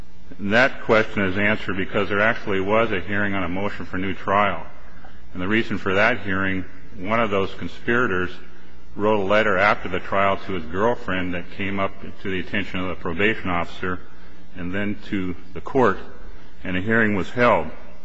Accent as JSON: {"language": "English", "town": "Great Falls", "region": "Montana", "country": "United States", "said": "I'm from Great Falls, Montana."}